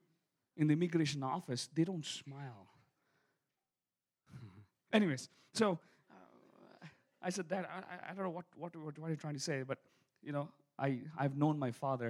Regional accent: India; now in Siloam Springs, United States; and I'm an Indian in Siloam Springs going to the cops for the first time.

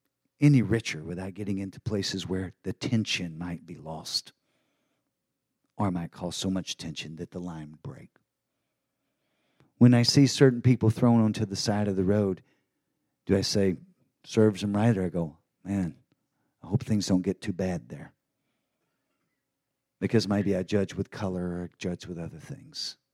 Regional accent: Texas, United States; But as a man and being a Texan, Joe, you know this here.

